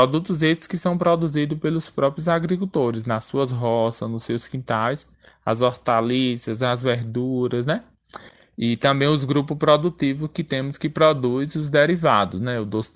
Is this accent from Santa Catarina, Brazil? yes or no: no; Campo Formoso, Bahia, Brazil; nós que somos agricultores, eu sou um dos do município de Campo Formoso